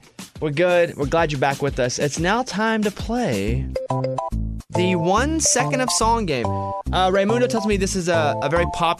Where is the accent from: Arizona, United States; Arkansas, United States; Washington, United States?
Arkansas, United States; Like, I'm from Arkansas. People will come looking for hillbillies and I'll be like, I mean, I'm kind of hillbilly, but not full.